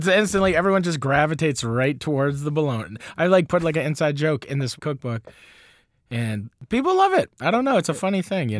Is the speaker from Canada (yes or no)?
yes; the Maritimes, Canada; And I grew up, I'm from the Maritimes and we had every Christmas Eve, we've had the same meal my entire life.